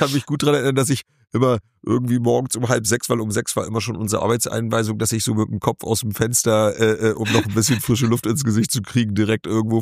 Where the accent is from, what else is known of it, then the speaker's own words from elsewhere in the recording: Schleswig-Holstein, Germany; zu Hause bei uns in Schleswig-Holstein